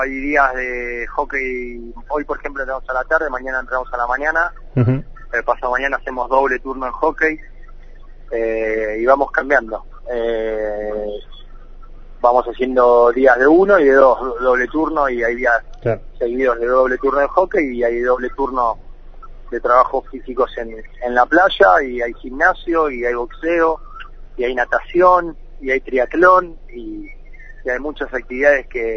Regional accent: Argentina; Yo también soy hincha de Argentina, soy argentino

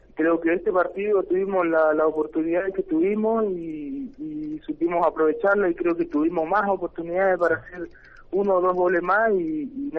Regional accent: Resistencia, Chaco, Argentina; no se podía todavía por el tema del cambio de domicilio, porque somos de Resistencia, entonces claro, se dificultó un poco

